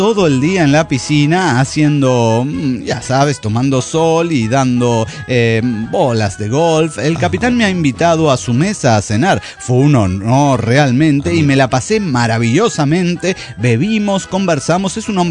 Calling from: Bolivia; de Bolivia.

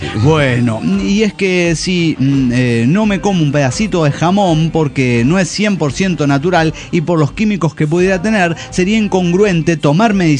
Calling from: Mexico City, Mexico; del Distrito Federal Mexicano.

